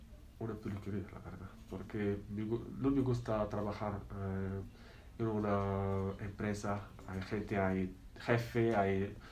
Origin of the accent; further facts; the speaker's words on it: Casablanca, Casablanca-Settat, Morocco; Soy de Casablanca.